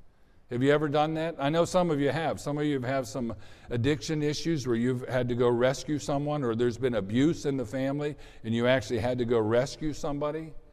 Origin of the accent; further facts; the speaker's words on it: Mud Lake, Pennsylvania, United States; I was born and raised in Mud Lake, Pennsylvania. Just like it sounds, M-U-D, we weren't even high class enough to have a K.